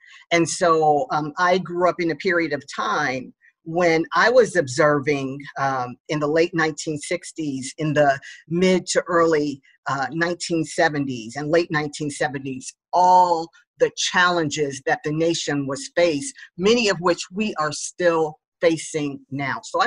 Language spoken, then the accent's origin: English; Dayton, Ohio, United States; I grew up in Dayton, Ohio, which is very similar to Chicago.